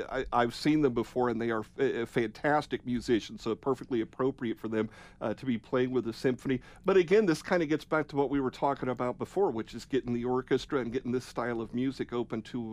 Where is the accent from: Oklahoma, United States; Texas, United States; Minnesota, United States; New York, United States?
Oklahoma, United States; And I am originally from Oklahoma, and I love telling this story.